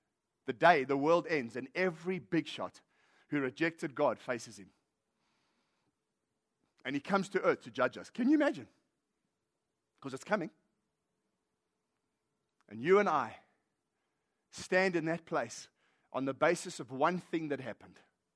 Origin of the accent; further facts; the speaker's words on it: Port Shepstone, KwaZulu-Natal, South Africa; also born or lived in Kimberley / Johannesburg; I grew up in Port Shepstone. From Port Shepstone, I went to Kimberley. From Kimberley, I go to Johannesburg.